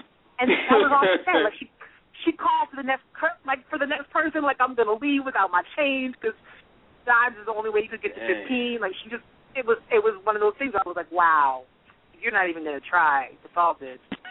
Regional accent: New Jersey, United States; My family, I grew up more in Central Jersey. All my family's still in South Jersey, but my family moved further north.

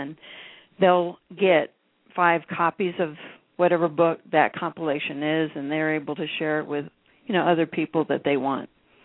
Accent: Texas, United States; I mean, I grew up in Texas, so I know exactly where you're coming from.

